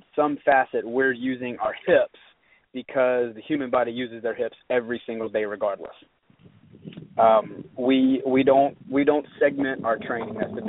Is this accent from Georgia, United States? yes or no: yes; Savannah, Georgia, United States; Okay. I'm actually from Savannah. I was born and raised here.